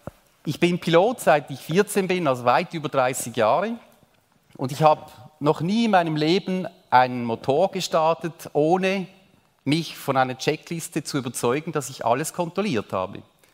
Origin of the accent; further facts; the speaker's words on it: United States; Ich bin lange Zeit in den USA aufgewachsen und bin mit Sears aufgewachsen.